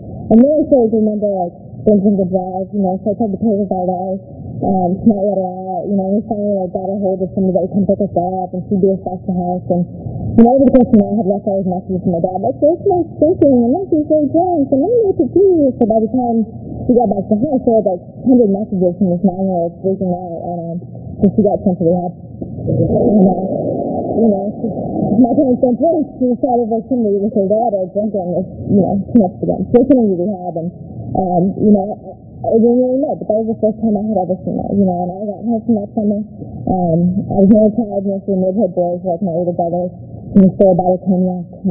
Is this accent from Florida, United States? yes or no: yes; Miami, Florida, United States; now in Washington, United States; I grew up in Miami and I moved to DC.